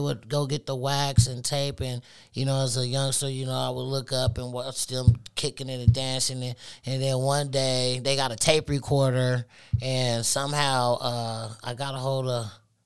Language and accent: English; Minneapolis, Minnesota, United States; I came from Minneapolis. I swear I didn't know who it was, man.